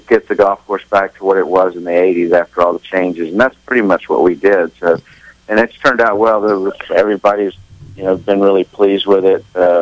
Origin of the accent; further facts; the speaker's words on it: Atlanta, Georgia, United States; I grew up in Atlanta, and Atlanta's got a lot of very good golf courses, some very historic courses.